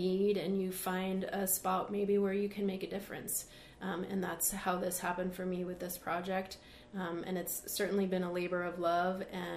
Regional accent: Massachusetts, United States; also born or lived in Seattle; now in Spokane, United States; No, I'm originally from Massachusetts.

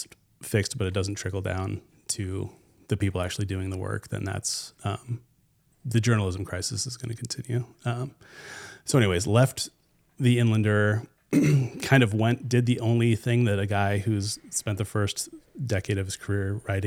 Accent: Chattaroy, Washington, United States; Yeah, I grew up around here. I was raised in Chatteroy, north of Meade. I basically spent my entire life in Spokane.

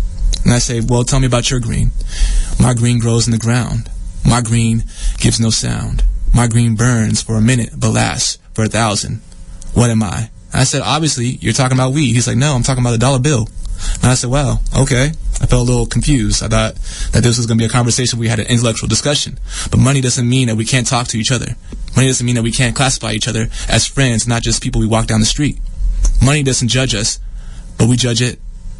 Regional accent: Seattle, Washington, United States; also born or lived in Dallas / Vallejo; Actually, I was born in Dallas, Texas. I moved up from Vallejo, California to Seattle, Washington. Graduated high school out there

